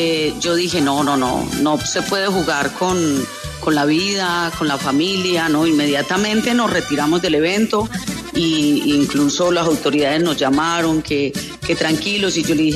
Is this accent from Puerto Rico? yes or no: no; Bogotá, Colombia; voy a cantarle a mi pueblo de Bogotá con toda mi banda